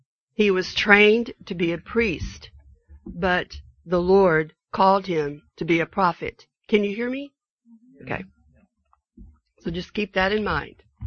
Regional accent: Virginia, United States; I grew up, we're both from the East Coast, of course. I grew up in the western part of the state of Virginia in a coal mining community.

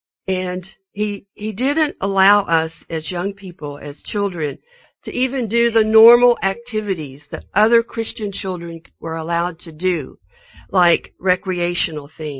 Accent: Virginia, United States; I grew up, we're both from the East Coast, of course. I grew up in the western part of the state of Virginia in a coal mining community.

